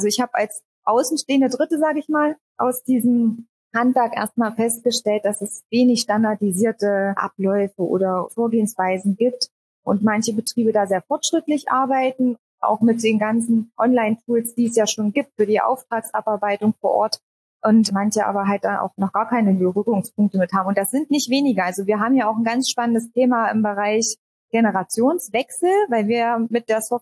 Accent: Harz, Germany; Ich komme ursprünglich auch aus dem Harz, also nur 10 Kilometer weiter entfernt.

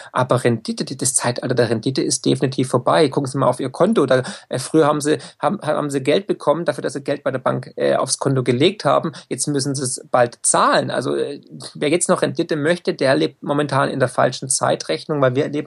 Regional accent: Baden-Württemberg, Germany; ich bin Schwabe, ich komme aus dem Land der Häuslebauer

